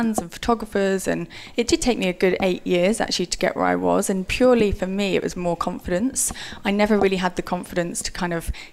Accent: Oakham, East Midlands, United Kingdom; I'm from Oakham, the smallest county in Rutland. It's a tiny, tiny town. It's lovely. Everyone knows everyone.

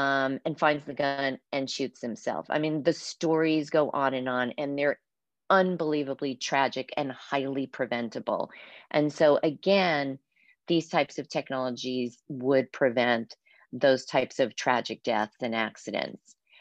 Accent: Texas, United States; And I grew up in Texas, so I grew up around guns.

